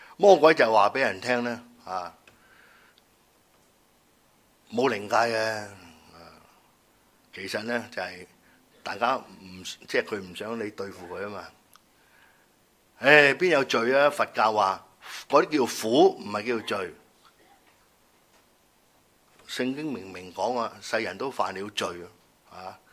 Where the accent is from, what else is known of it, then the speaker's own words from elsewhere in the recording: Guangdong, China; 我哋广东人咧有一句说话，唔理三七廿一